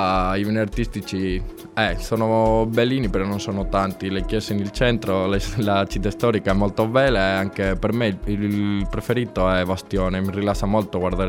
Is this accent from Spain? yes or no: yes; Córdoba, Andalusia, Spain; Italian is a second language; moved away as an adult; now in Cagliari, Italy; Vengo dalla Spagna, della città del sud, si chiama Cordova.